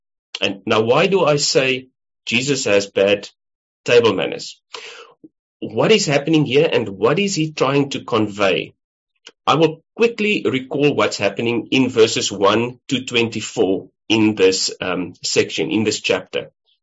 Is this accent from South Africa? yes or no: yes; South Africa; now in Melbourne, Australia; I'm, as a South African, a guest in Melbourne.